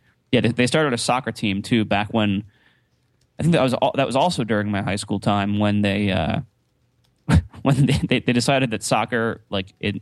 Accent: Columbus, Ohio, United States; And you know, I'm from Columbus, Ohio, and Columbus does not have any pro teams of any sports that matter in this country.

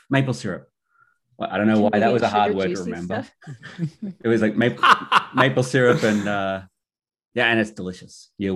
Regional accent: Australia; So as an Aussie, and that's being our national dessert, I say that's good.

